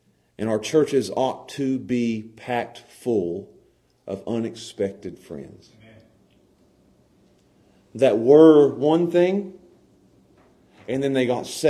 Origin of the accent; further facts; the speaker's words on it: Pound, Virginia, United States; I grew up with him in Pound.